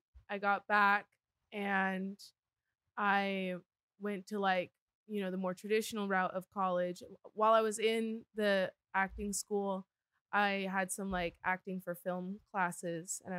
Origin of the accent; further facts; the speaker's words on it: Lake Elsinore, California, United States; I'm from Lake Elsinore, California.